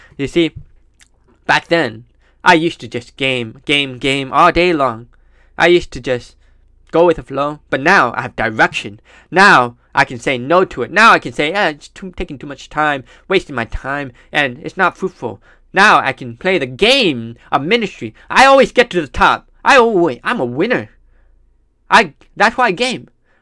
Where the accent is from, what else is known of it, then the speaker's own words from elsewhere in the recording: Taiwan; also born or lived in California / China / Texas; Well, you see, I was born in California. Then I went overseas to China for 4 years as a missionary kid. I went to Texas for 1 year in 6th grade. And then from 7th to 12th grade, I went to Taiwan.